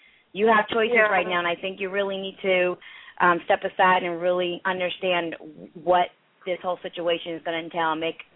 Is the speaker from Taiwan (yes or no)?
no; India; I'm Indian. I haggle in every situation.